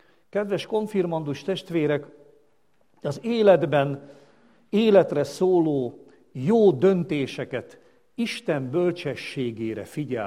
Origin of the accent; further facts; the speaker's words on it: Hungary; Az egy csoda, hogy mi vagyunk. Mi magyarok vagyunk.